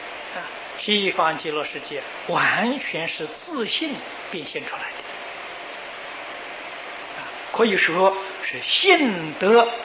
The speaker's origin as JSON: {"language": "Chinese", "country": "China", "said": "这个树木花草啊，不但我们中国人喜欢，外国人一样的喜欢"}